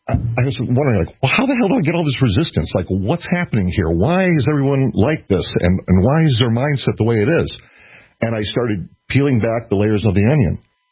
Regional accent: United States; Of course, I'm American. And so we just don't roll that way, do we?

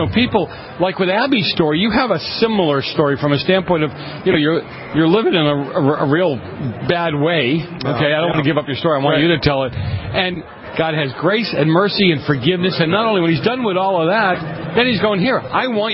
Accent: Boston, Massachusetts, United States; I grew up in Boston, and I grew up in Boston, and I don't consider myself a squishy guy

